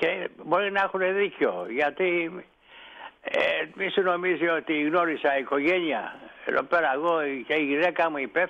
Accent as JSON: {"language": "Greek", "town": "Ithaca", "region": "Ionian Islands", "country": "Greece", "moved": "as an adult", "lives_now": "Athens, Greece", "said": "γιατί μέσα στην Αθήνα έφυγα εγώ από την Ιθάκη"}